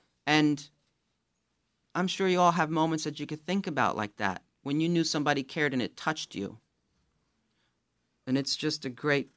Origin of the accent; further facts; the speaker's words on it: Jersey City, New Jersey, United States; I grew up in Jersey City, went to college in New York City.